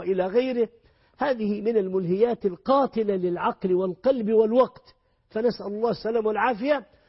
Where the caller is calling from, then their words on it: France; السلام عليكم، أنا أخت من فرنسا